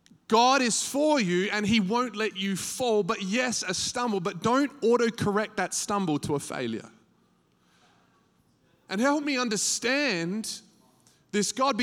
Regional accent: United States; all those O-U-R words are now O-R's because I'm American.

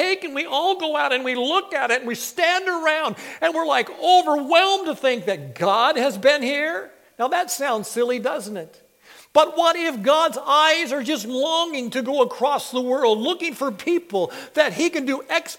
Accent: United States; which I'm as American as you are, and I love our nation.

